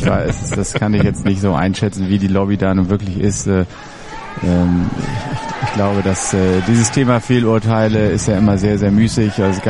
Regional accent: Hamburg, Germany; Ich bin ja selber Hamburger

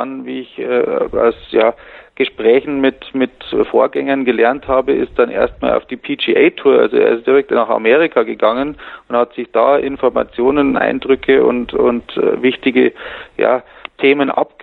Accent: Erding, Bavaria, Germany; Ich bin nämlich Erdinger und ich bin in Erding-Grünbach groß geworden, dem Nachbarclub quasi

